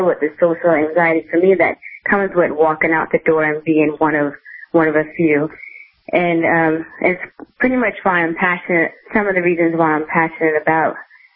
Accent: New Jersey, United States; And I grew up in New Jersey, and I always wanted to have just, like, the space to do what I wanted

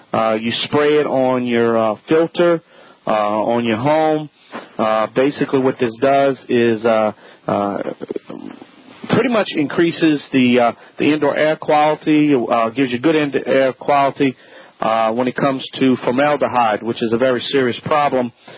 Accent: Louisiana, United States; I'm the Cajun man from the Bayou Land, and this is Home Talk.

